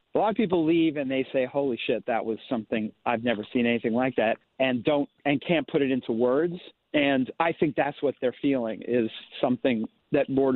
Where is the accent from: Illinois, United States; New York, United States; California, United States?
New York, United States; New York City; I grew up in New York City, where I heard little, you know, Afro-Cuban percussion trios and quartets in the park just playing, or, you know, Spanish music.